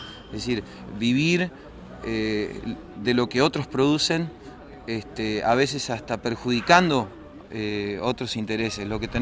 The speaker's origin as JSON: {"language": "Spanish", "region": "Misiones", "country": "Argentina", "said": "Yo soy de Misiones, Argentina, es la tierra en donde están las cataratas del Iguazú, en donde habita el pueblo guaraní, los guaraníes"}